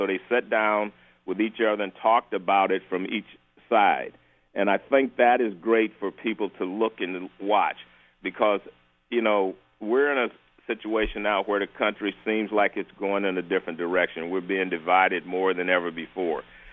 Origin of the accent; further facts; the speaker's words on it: Oakland, California, United States; And I was living in California. I grew up in Oakland, California.